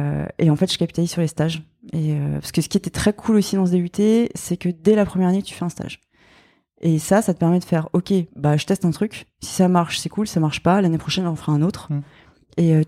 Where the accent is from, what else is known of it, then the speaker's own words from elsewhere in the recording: Grand Est, France; Et ça m'a permis de faire un stage multimédia dans une petite agence à Strasbourg, parce que je suis originaire d'Alsace.